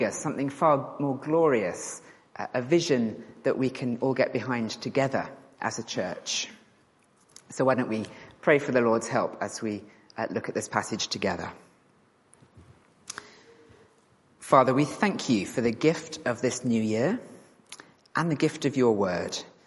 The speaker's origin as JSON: {"language": "English", "country": "United Kingdom", "said": "I am incurably British"}